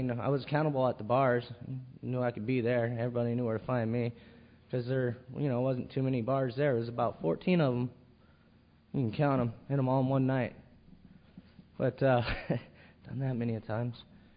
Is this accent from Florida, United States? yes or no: no; California, United States; also born or lived in Juneau, Alaska; I was raised in California. I was born in Alaska, Juneau, Alaska. And I was 2 years old when I moved here.